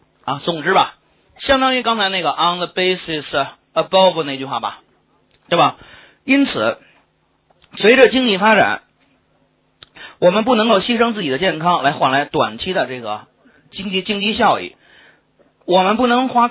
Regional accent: China; 就拿这个段落来看，我们中国人会怎么说呢？

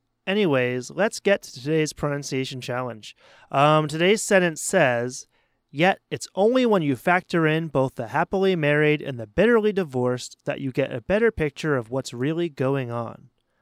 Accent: United States; accent: American; I'm American, so I pronounce it with a soft T, like bitterly, bitterly.

